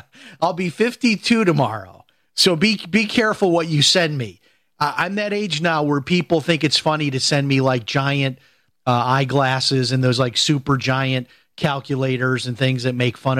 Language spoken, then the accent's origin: English; Chicago, Illinois, United States; when I was growing up in Chicago, I was kind of known in my neighborhood for winning radio contests.